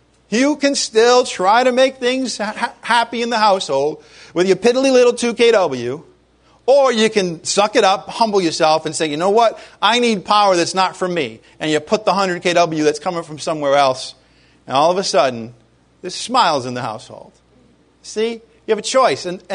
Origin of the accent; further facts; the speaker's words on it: New England, United States; born there; I'm a New Englander by birth. Yeah, my accent may be going away little by little, but it's probably still there.